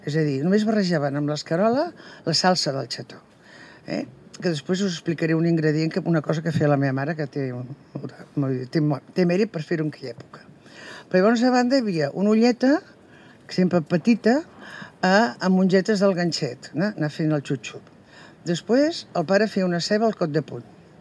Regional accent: L'Arboç, Catalonia, Spain; jo que sóc filla de l'Arbós, d'una casa pairal que es diu Cal Mariagna, on a casa sempre, quan arribava l'hivern, els divendres hi havia xató.

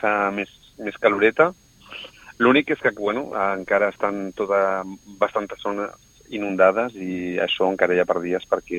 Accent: Sitges, Catalonia, Spain; moved away as an adult; now in France; ja que tothom ve a Sitges a viure perquè és fantàstic, doncs perquè no hi anaré jo, que és el meu poble.

